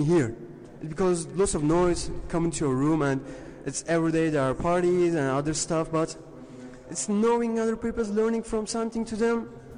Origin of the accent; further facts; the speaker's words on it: Turkey; English is a second language; now in Germany; because I came from Turkey, and this place is so different from Turkey.